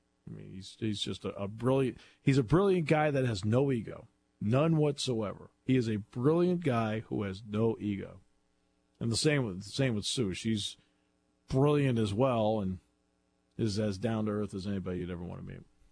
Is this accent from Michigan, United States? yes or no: no; Connecticut, United States; I mean, I'm from Connecticut. This is a single person there I went to high school with, anything, nobody.